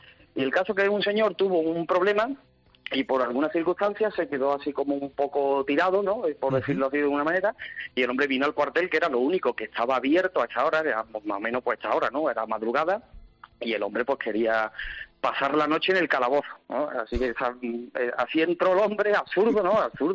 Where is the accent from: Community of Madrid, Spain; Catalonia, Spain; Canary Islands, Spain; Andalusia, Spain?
Andalusia, Spain; Carmona; Pues yo creo que porque nací y me crié a 300 metros del cuartel. Yo soy de Carmona, en Sevilla.